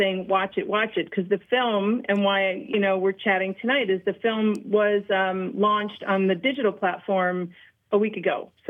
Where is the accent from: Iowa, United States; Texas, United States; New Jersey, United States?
New Jersey, United States; I'm just from New Jersey, so that's.